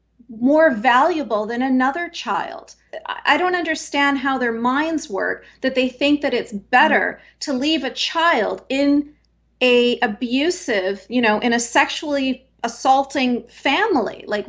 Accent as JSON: {"language": "English", "country": "Canada", "tie": "born or raised there", "said": "I'm born and raised in Canada."}